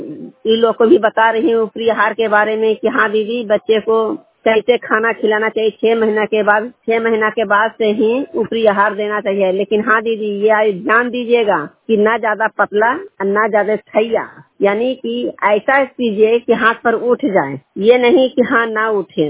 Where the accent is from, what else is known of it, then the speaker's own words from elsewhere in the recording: Madanpur, Bihar, India; मैं मदनपुर के रहने वाली हूँ, दुर्गाम पंचायत की हूँ, एकंगरसराय प्रखंड की हूँ, नालंदा जिले की हूँ।